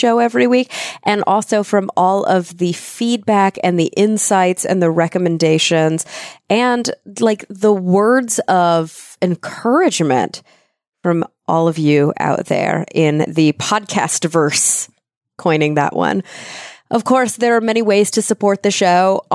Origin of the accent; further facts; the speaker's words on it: Plano, Texas, United States; now in Los Angeles, United States; I'm from Plano, not as cool, which is right outside of Dallas.